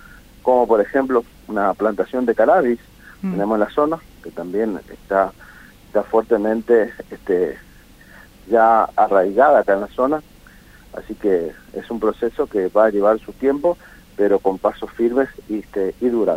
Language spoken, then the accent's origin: Spanish; Argentina; tenemos la fe y la convicción como argentinos y aquellos que tenemos un par de añitos más